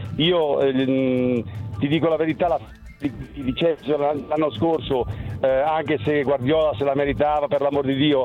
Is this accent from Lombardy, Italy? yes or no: yes; Sesto San Giovanni, Lombardy, Italy; poi io sono di Sesto San Giovanni